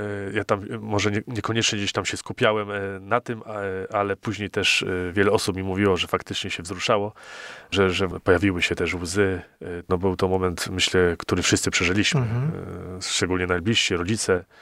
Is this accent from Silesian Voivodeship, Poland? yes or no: no; Koźminek, Greater Poland Voivodeship, Poland; ja pochodzę z Koźminka, tutaj z parafii w Koźminku, też niedaleko jest właśnie, sąsiadujemy z parafią w Opatówku